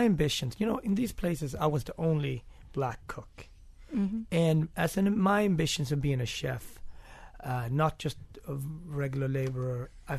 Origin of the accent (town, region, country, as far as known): Gothenburg, Västra Götaland, Sweden; born or raised there